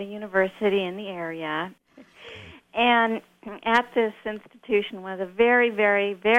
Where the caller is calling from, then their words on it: San Carlos, California, United States; I'm calling from San Carlos.